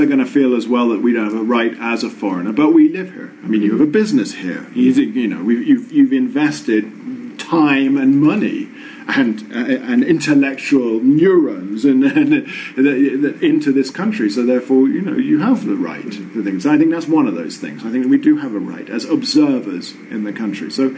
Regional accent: England, United Kingdom; as an English person, I am still a hooligan.

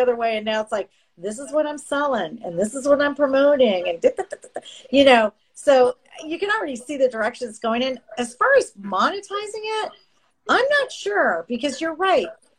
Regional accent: Canada; also born or lived in Calgary / Vancouver; I lived in Calgary two different times when I was a kid. I'm Canadian.

